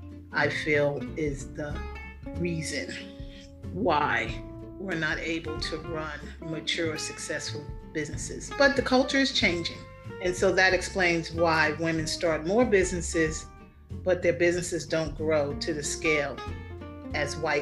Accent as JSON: {"language": "English", "town": "New Rochelle", "region": "New York", "country": "United States", "tie": "born or raised there", "said": "Growing up in New Rochelle, New York. I grew up with a lot of Jewish people, so I was very familiar with their celebrations."}